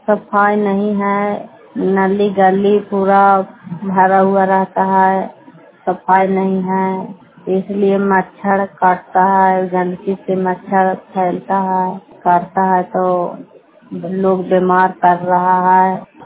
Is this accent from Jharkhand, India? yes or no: no; Bihar, India; now in Manesar, India; बिहार के रहने वाला हूँ। आयम की मनेसर कासन में रहते हैं।